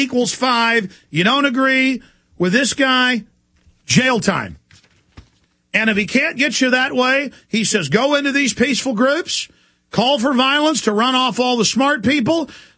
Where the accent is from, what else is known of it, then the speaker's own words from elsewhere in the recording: Dallas, Texas, United States; I got attempted mugged a few times growing up in Dallas